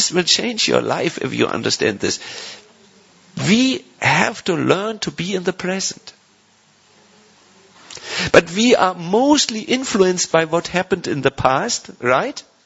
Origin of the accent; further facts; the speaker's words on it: Croatia; English is a second language; one of these exercises you might start to laugh uncontrollably because we are from Croatia, you know.